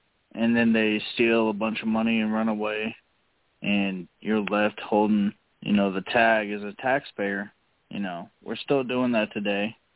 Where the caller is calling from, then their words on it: Chicago, Illinois, United States; from Chicago. How are you guys doing?